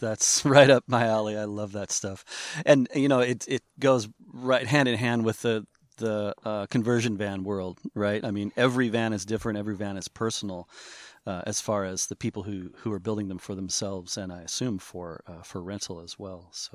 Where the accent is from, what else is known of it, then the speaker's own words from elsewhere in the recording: Seattle, Washington, United States; because I'm from Seattle, right?